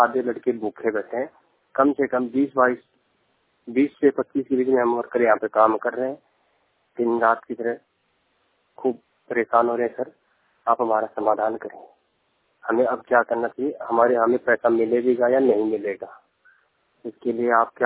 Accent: Rajasthan, India; now in Manesar, India; और मैं राजस्थान का रहने वाला हूँ और मानेसर हरियाणा में मैं आदित्य इनकरटेल कंपनी में काम करता हूँ।

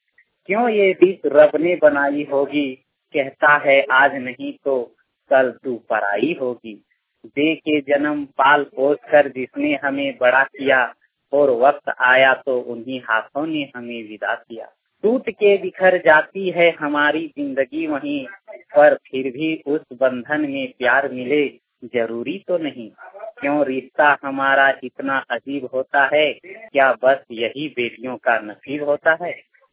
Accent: Fatehpur, Jharkhand, India; मैं बोकारो जिला के फतेहपुर ग्राम का निवासी हूँ।

